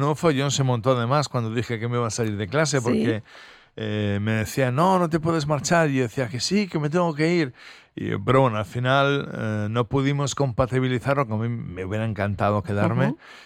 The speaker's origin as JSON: {"language": "Spanish", "region": "Basque Country", "country": "Spain", "said": "Como buen vasco, aguanto."}